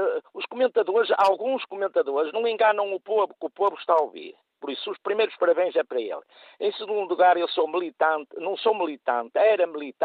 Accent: Vila Nova de Gaia, Norte, Portugal; eu sou de Vila Nova de Gaia

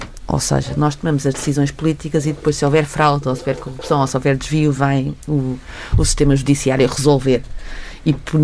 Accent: Portugal; Enquanto portuguesa, estou felicíssima

